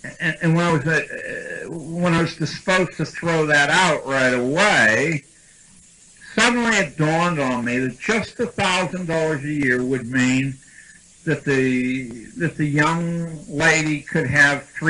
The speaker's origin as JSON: {"language": "English", "town": "Pittsburgh", "region": "Pennsylvania", "country": "United States", "moved": "as an adult", "said": "When I came from Pittsburgh to Columbia University, I used to set aside a street like Broadway"}